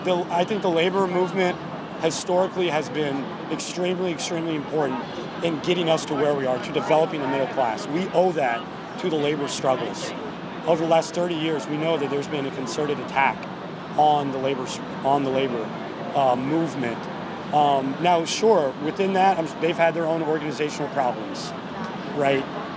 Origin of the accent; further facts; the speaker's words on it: Oregon, United States; I am from Oregon.